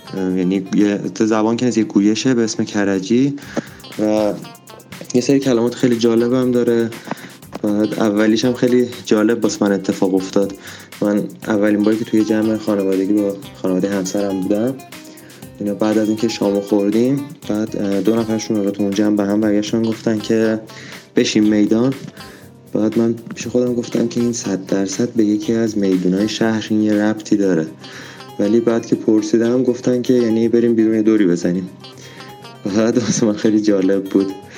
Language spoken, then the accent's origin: Persian; Karaj, Alborz, Iran; من متولد کرج هستم و بزرگ شده کرج. پدر مادرم آذری زبانن